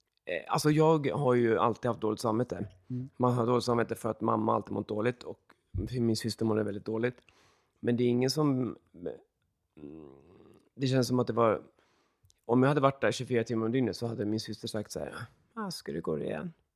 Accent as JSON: {"language": "Swedish", "town": "Stockholm", "region": "Stockholm County", "country": "Sweden", "tie": "born there", "also_born_or_lived": "Gothenburg / Barcelona / Malmö", "said": "för Stockholm är jag född, och sen flyttade jag till Göteborg då, och sen flyttade jag tillbaka till Stockholm, och sen så sticker jag från Stockholm till Barcelona och bor där i 2 år"}